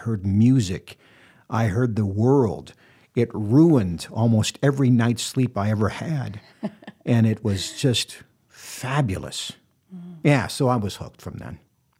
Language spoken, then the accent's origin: English; Midwest, United States; I love being a Midwesterner, and I want to tell stories from that perspective.